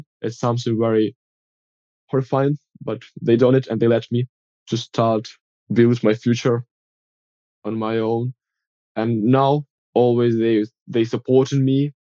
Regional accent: Ukraine; English is a second language; when I say that I'm from Ukraine, they're always very happy

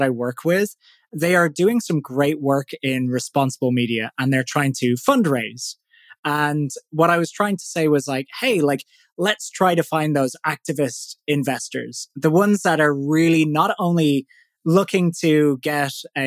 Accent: Ireland; accent: Irish; So probably folks listening can tell by my accent that I'm Irish.

